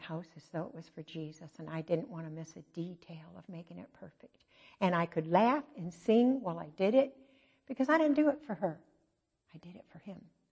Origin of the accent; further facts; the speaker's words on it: Pontiac, Michigan, United States; I grew up in Pontiac, Michigan.